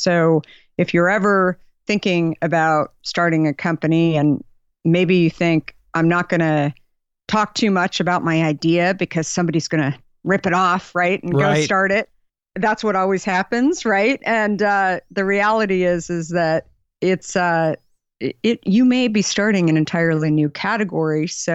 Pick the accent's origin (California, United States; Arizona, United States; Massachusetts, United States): Arizona, United States; And, you know, I grew up in Arizona. My family, I was the last of five kids, super middle class.